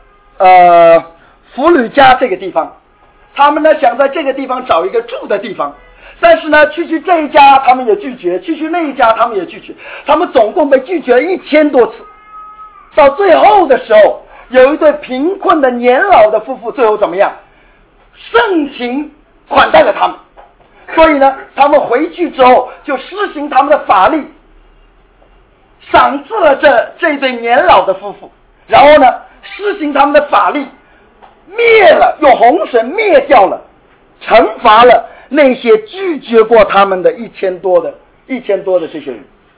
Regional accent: Wenzhou, Zhejiang, China; 按我们温州人的理解，好像看起来是死人了一样

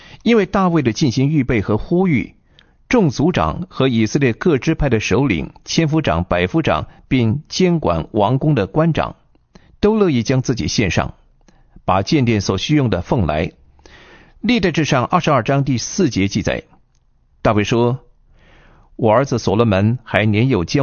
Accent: China; 我们中国人一般比较含蓄，不大愿意公开赞赏别人

